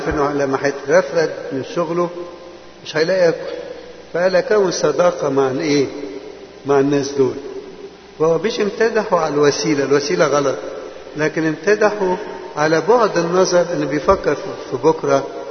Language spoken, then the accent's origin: Arabic; Egypt; now in Canada; احنا مصريين